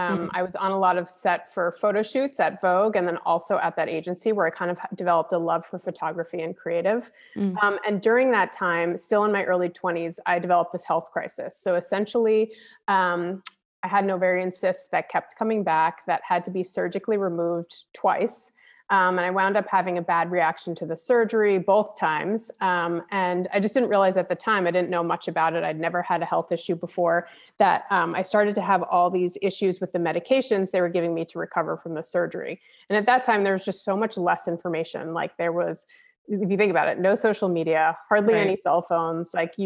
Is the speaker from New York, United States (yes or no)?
yes; New York, United States; So I am from New York. I originally grew up in Long Island.